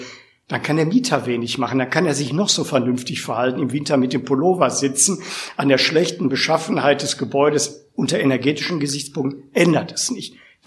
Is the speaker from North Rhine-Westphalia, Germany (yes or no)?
yes; North Rhine-Westphalia, Germany; meine Heimatregion, das Ruhrgebiet